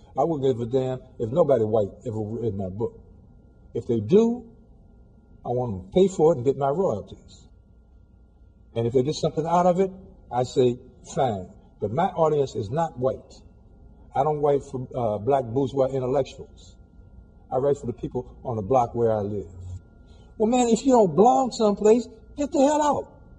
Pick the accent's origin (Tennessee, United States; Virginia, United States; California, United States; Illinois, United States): Illinois, United States; Chicago; For instance, I never raised a dime out of my hometown, Chicago.